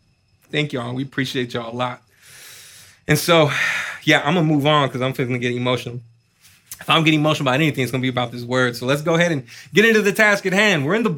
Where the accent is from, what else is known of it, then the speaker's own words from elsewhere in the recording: Austin, Texas, United States; I was born and raised here in Austin.